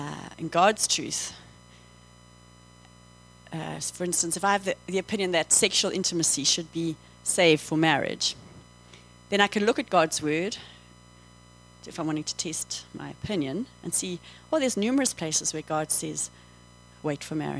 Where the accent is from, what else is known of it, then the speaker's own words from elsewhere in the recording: England, United Kingdom; your father's an Afrikaner and I'm English.